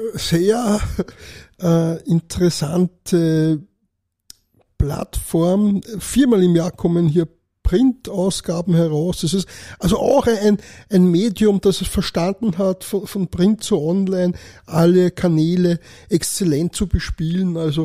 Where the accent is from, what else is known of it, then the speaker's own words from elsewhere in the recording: Lower Austria, Austria; Ich komme aus dem Weinviertel.